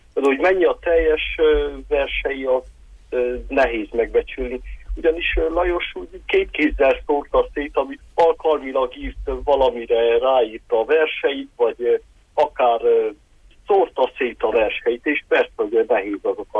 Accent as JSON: {"language": "Hungarian", "town": "Lăzarea", "region": "Harghita", "country": "Romania", "tie": "born or raised there", "said": "míg én is Szárhegyen értem, ott nőttem fel, ismertük egymást, időközben elkerültem Kolozsvárra, könyvkiadónál dolgoztam."}